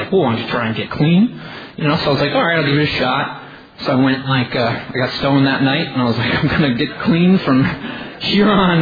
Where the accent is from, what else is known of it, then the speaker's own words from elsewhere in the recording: Hawaii, United States; So I'm from Hawaii, and I got clean here in Hawaii. I moved here actually when I was 9 years old.